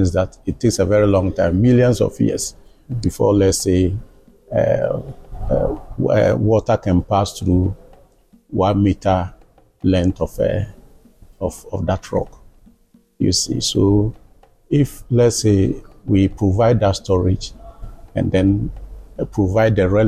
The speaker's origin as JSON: {"language": "English", "country": "Ghana", "said": "I am originally from Ghana, and that is where I stay."}